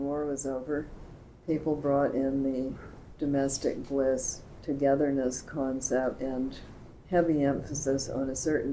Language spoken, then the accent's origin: English; Canada; It wasn't my experience as a Canadian person